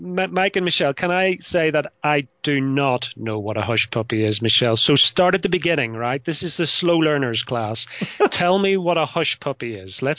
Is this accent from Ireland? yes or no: yes; Ireland; I'm Irish, not English.